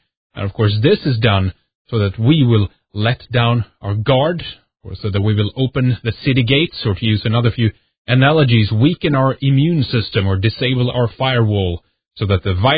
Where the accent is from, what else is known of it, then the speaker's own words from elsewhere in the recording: Sweden; English is a second language; I'm from Sweden.